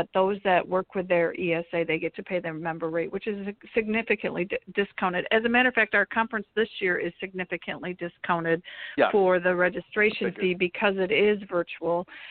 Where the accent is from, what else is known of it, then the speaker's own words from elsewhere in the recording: Wisconsin, United States; in my home state of Wisconsin